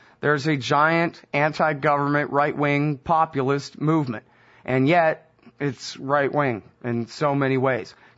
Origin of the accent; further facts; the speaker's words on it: Austin, Texas, United States; now in Los Angeles, United States; Well, you know, I'm from Austin, and now I'm in L.A., and the same can be said absolutely about both of those places.